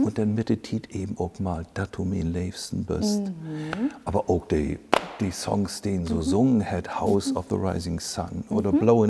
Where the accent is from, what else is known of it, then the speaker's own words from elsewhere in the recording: Stelle, Lower Saxony, Germany; born there; now in Winsen, Germany; Ich bin in Stell geboren, also in Landkreis Horbach. Bin auch nicht so weit gekommen in mein Leben.